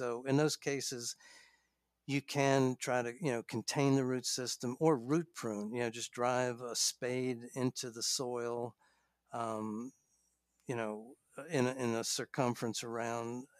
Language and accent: English; New York, United States; I mentioned when I grew up in New York, I would see that, that a lot of gardeners would, they would maintain their fig trees